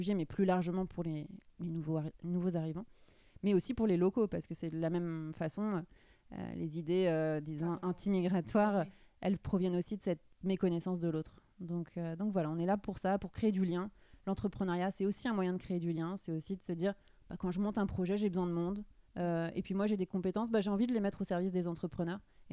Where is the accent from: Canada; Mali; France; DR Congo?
France; Vannes, Brittany; à Vannes, là d'où je viens, dans le lycée